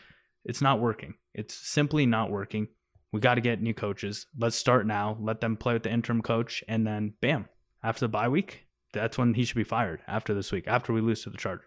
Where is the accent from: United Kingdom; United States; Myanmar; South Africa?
United States; Denver, Colorado; Even, I mean, I'm from Denver, you know